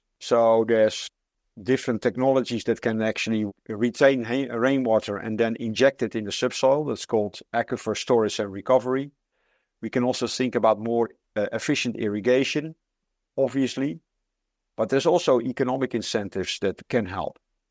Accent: Netherlands; I'm from the Netherlands, which is a country that is often perceived to have lots of water.

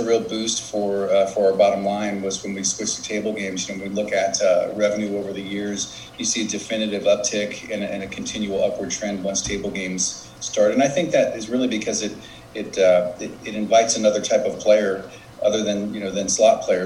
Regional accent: New Jersey, United States; I grew up in New Jersey because my mom's from there, and so I actually worked down in Atlantic City as a teenager.

